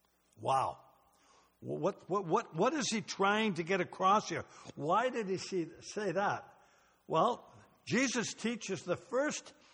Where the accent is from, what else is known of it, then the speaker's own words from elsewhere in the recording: England, United Kingdom; Yes, I am English. But when I started taking out my wife, she thought I was German. I had an accent.